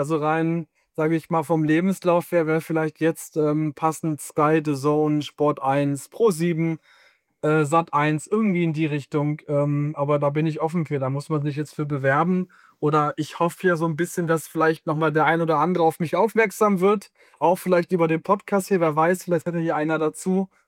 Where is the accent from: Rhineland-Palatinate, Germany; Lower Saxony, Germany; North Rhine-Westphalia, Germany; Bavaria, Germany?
Lower Saxony, Germany; Hanover; Also ich komme aus Hannover und bin nach Bochum gefahren.